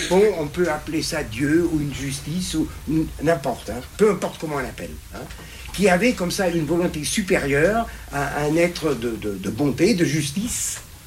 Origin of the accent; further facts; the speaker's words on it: Germany; now in France; Et moi, je n'ai jamais vu, quand j'étais enfant, en Allemagne